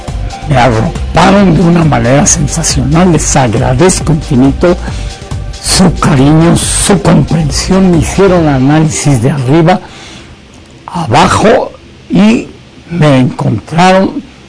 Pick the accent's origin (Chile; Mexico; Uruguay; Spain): Mexico; A mi pueblo de México, que tanto amo y a quien le debo todo lo que soy